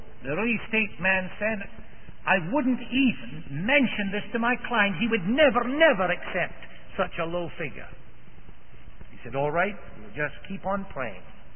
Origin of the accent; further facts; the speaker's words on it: Scotland, United Kingdom; I hail from Scotland